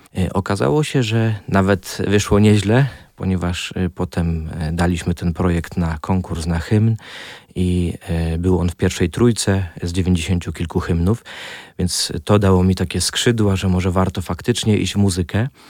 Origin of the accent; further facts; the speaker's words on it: Ropczyce, Subcarpathian Voivodeship, Poland; now in Kraków, Poland; pochodzę z naszych tutaj właśnie stron diecezji rzeszowskiej, dokładnie z Ropczyc, z parafii Przemienienia Pańskiego.